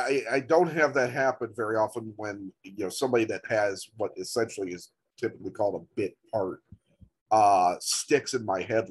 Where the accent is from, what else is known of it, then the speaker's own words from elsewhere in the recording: Chicago, Illinois, United States; I don't know if you're aware of this, but I'm from Chicago too.